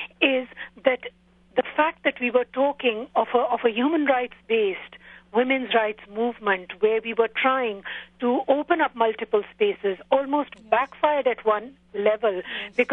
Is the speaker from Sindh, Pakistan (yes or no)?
no; Khyber Pakhtunkhwa, Pakistan; I come from the Pakhtun of the Northwest Frontier Province.